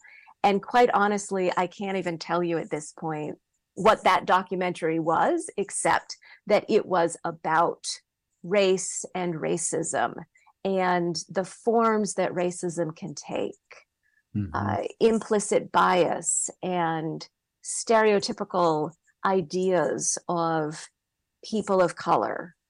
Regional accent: Maine, United States; I'm from Maine originally. I was nurtured in a small, close-knit community that I would say was very white, middle class, very homogenous, quite conservative, and also, quite frankly, conflict avoidant.

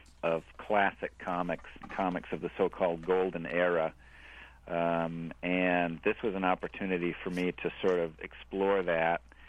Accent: New Hampshire, United States; I grew up in New Hampshire. We had a pond behind our house

